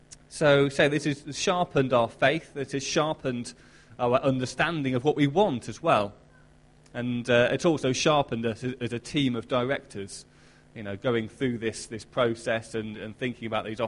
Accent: United Kingdom; I am both British and a Christian

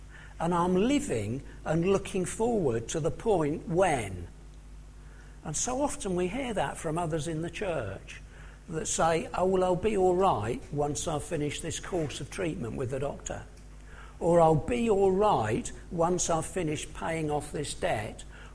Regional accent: England, United Kingdom; Now, I was born in England and I've always lived in England, so I'm not very familiar with names that come from other cultures.

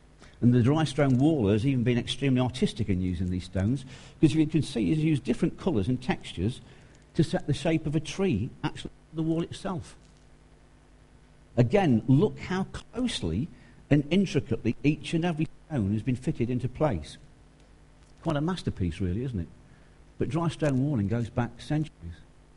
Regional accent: East Midlands, United Kingdom; Well, I'm from the other side. I'm from Lincolnshire.

